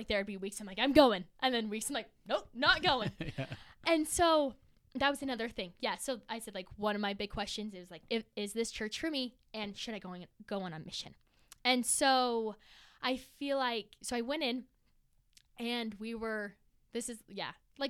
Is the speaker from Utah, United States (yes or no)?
yes; Highland, Utah, United States; we grew up in Highland, very, like, LDS prominent. And so, and, like, our parents that grew up LDS.